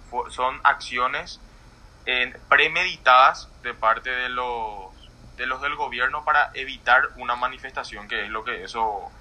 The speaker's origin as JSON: {"language": "Spanish", "country": "Paraguay", "said": "todos somos paraguayos, todos queremos lo mismo"}